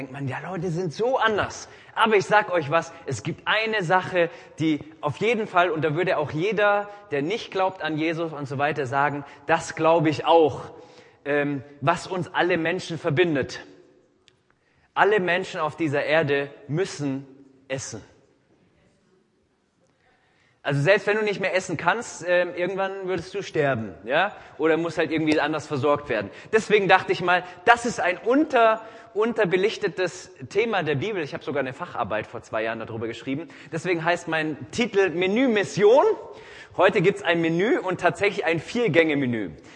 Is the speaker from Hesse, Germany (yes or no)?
no; Singen, Baden-Württemberg, Germany; ich komme aus Singen, also ja, da ist das Maggi-Werk